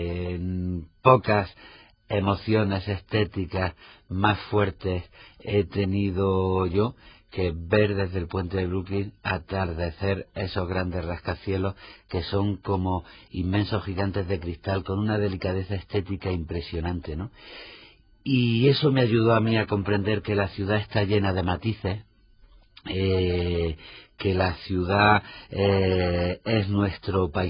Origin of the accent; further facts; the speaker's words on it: Granada, Andalusia, Spain; Como soy de Granada, el libro Poeta en Nueva York se convirtió para mí en uno de los grandes libros